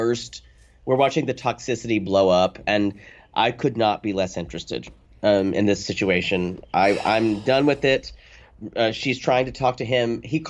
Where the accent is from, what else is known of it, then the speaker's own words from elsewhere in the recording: Pickens, South Carolina, United States; In my hometown of Pickens, South Carolina, y'all, the courthouse looks just like the church.